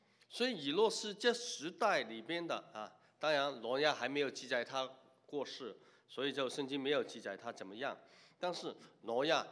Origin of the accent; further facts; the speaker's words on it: Hong Kong; born there; 你生在中国大陆啊，我生在香港，成长的环境不一样